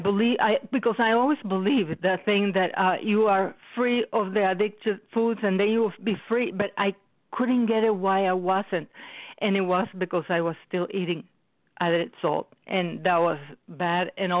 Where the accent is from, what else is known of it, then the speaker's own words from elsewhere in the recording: Wisconsin, United States; I'm from Wisconsin, and I have been in OA for a year and a half